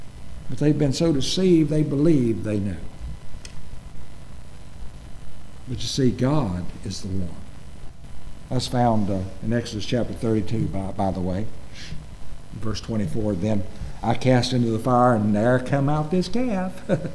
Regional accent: Martinsville, Virginia, United States; now in Collinsville, United States; I'm from Martinsville, because they know the Speedway. But actually, I live in Collinsville.

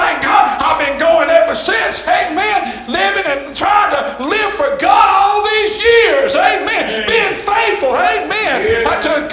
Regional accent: Possum Town, Mississippi, United States; I was born and raised in Possum Town.

